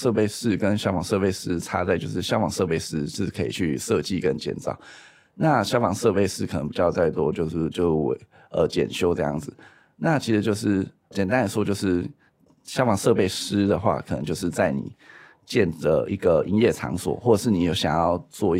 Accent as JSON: {"language": "Chinese", "region": "Hsinchu", "country": "Taiwan", "said": "我是来自新竹的工程师，今年27岁。"}